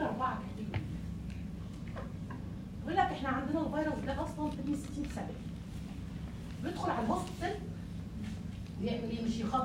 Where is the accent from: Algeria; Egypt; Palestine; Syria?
Egypt; يعني بيعالج حالات مثلا الهيباتايتس بي او سي عندنا في مصر